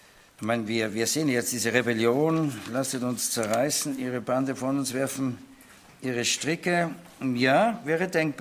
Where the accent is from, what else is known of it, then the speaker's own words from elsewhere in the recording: Austria; now in Germany; meine Frau ist Schweizerin, ich bin Österreicher, wohnen in Deutschland